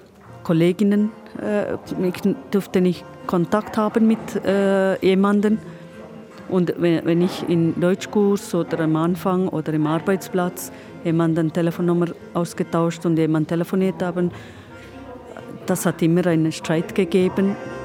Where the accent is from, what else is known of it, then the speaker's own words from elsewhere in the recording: India; German is a second language; Ich werde nächsten Monat 53. Ich komme aus Indien.